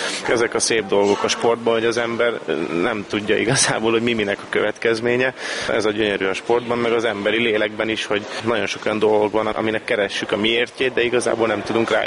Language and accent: Hungarian; Budapest, Hungary; born or raised there